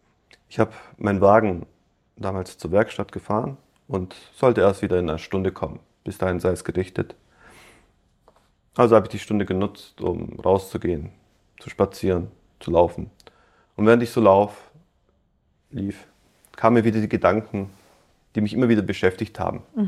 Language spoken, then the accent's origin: German; Germany; Für die Türken bin ich immer der Deutsche. Also so konnte ich mich auch niemals als Türke fühlen. Und da mein Türkisch auch nicht so gut ist, wie es sein sollte, da halt meine Muttersprache Deutsch ist